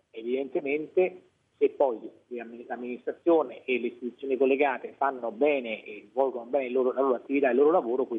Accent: Rome, Lazio, Italy; io sono romano e sono sempre stato a Roma.

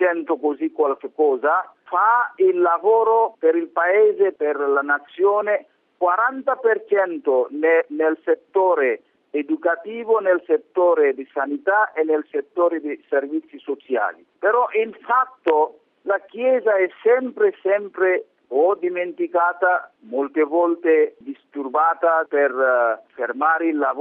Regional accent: India; Italian is a second language; io mi considero come 100% indiano, amo il mio paese, amo anche le tradizioni del mio paese

